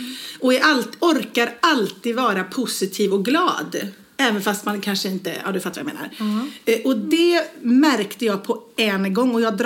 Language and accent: Swedish; Viskafors, Västra Götaland County, Sweden; Viskafors utanför Borås.